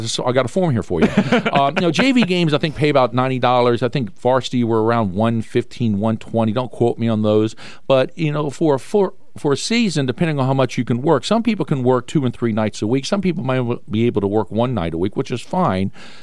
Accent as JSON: {"language": "English", "town": "Mechanicsville", "region": "Virginia", "country": "United States", "tie": "born or raised there", "said": "I live in Mechanicsville. Yep. Okay, I grew up in Mechanicsville."}